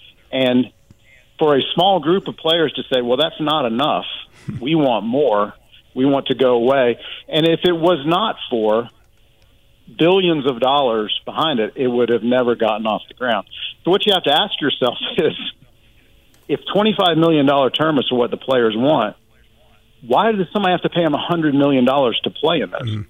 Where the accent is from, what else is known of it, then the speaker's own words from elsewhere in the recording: Charlotte, North Carolina, United States; So I'm excited to be the captain, and in my home state of Charlotte.